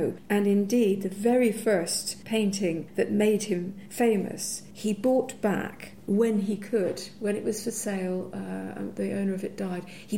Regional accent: Edinburgh, Scotland, United Kingdom; because I grew up in Edinburgh

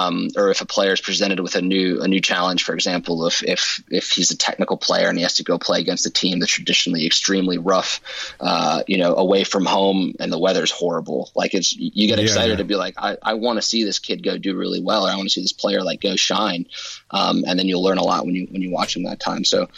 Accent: United States; moved away; I came from the United States, and for me, adjusting, like, it took me a solid year to adjust.

